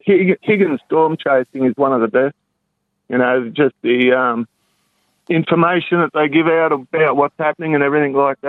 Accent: Cronulla, New South Wales, Australia; I grew up in the Shire, at Cronulla, and, moved up the coast.

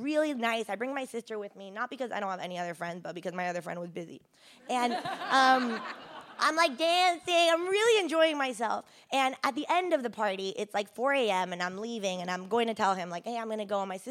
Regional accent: Miami, Florida, United States; also born or lived in Amsterdam; now in London, United Kingdom; I live in London, but I am Mexican, and then I grew up in Miami, Florida, not my fault. And then I moved to Amsterdam to study political theory

